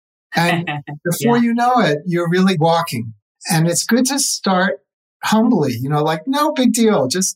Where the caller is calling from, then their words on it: New Mexico, United States; I'm in New Mexico.